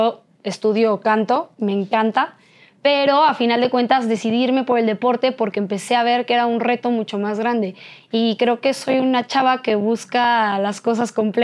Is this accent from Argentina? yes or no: no; Guadalajara, Jalisco, Mexico; also born or lived in Mexico City; Nací aquí en la Ciudad de México y crecí en Guadalajara. Entonces yo tengo, según yo, alma tapatía. Pero no es cierto. Nací aquí en la Ciudad de México. Mis papás también mexicanos los dos.